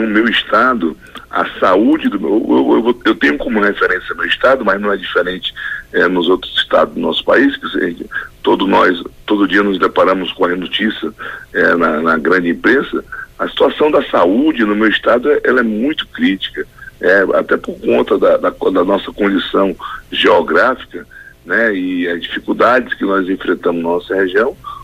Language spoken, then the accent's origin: Portuguese; Acre, Brazil; É um prazer estar mais uma vez aí na nossa querida Rádio Senado, que tem uma audiência maravilhosa lá no meu estado